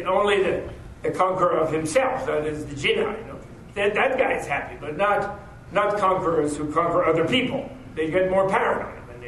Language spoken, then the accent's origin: English; Manhattan, New York, United States; I was born in Manhattan Island, which is a really weird place to be born. And in my entire life, I have moved from the east side to the west side.